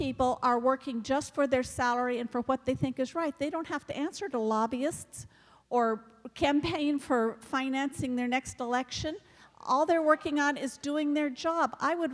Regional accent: Oroville, California, United States; I'm from Oroville, and I've been to a number of these events.

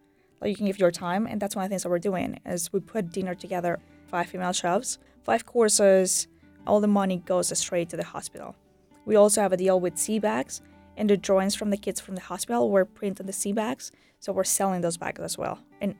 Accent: Caracas, Capital District, Venezuela; now in Maine, United States; I'm from Caracas, Venezuela. I live in Maine.

